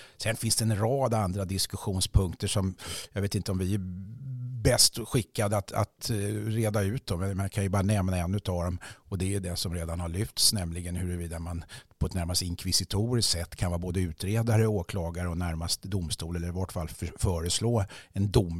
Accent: Stockholm, Stockholm County, Sweden; born there; jag är väl inte smålänning, jag är för fasiken född i kungliga huvudstaden och alltjämt boende där.

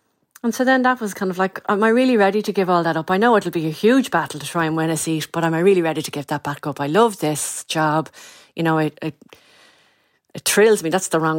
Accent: Leinster, Ireland; I grew up in North County Dublin. My father is from Clarne in the Boot Inn. My mother is from Finglas.

